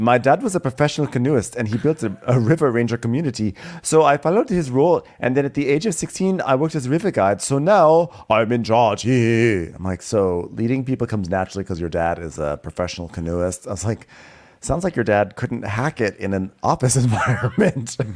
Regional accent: Cape Town, Western Cape, South Africa; I'm from Cape Town, South Africa.

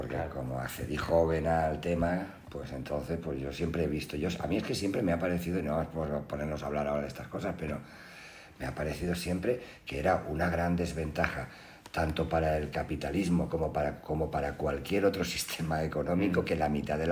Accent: Alicante, Valencian Community, Spain; Pero cuando yo era pequeño, yo soy de Alicante

